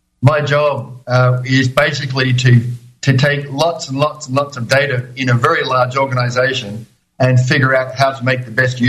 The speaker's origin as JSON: {"language": "English", "town": "Wagga Wagga", "region": "New South Wales", "country": "Australia", "tie": "born or raised there", "moved": "as an adult", "lives_now": "Europe", "said": "My accent has changed a little bit because I've been in Europe for 11 years now. But I grew up in a small town in rural Australia, halfway between Sydney and Melbourne, a place called Wagga Wagga."}